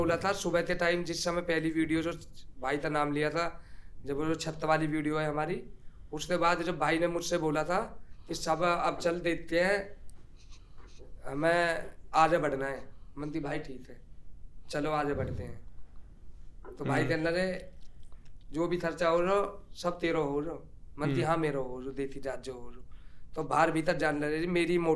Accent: Noida, Uttar Pradesh, India; मंत्री भैया हम नोएडा के रहने वाले हैं जहाँ बहलोलपुर थे और यादवन तो छेत्तर पड़ता है

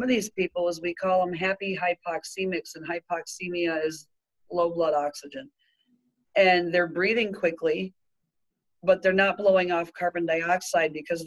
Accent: Michigan, United States; I seen on one of the news on Facebook, because I'm from Michigan, I think it was MSU, Michigan State University

